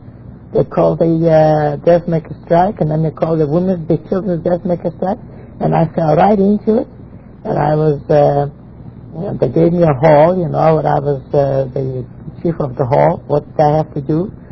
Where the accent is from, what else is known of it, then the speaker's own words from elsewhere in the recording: Chicago, Illinois, United States; now in New York, United States; Okay, I come from Chicago. That's Chicago I'm talking about. Because when I came to New York